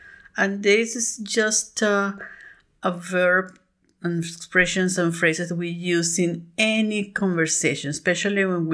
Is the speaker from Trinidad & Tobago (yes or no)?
no; Venezuela; I'm from Venezuela, the creator and host of this show.